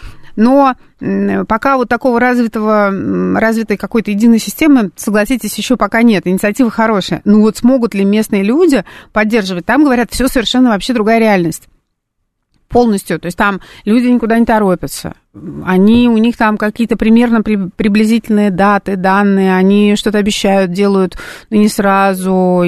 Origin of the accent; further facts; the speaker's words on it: Saint Petersburg, Russia; now in Moscow, Russia; я там сама родом из Петербурга, я в Москве живу 20 лет, и я уже, конечно, я здесь очень сильно прижилась